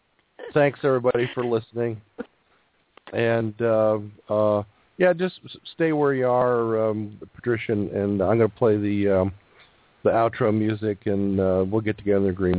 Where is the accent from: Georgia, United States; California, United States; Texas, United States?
California, United States; Santa Monica; Yeah, I grew up in Santa Monica when I was like second, third, fourth grade.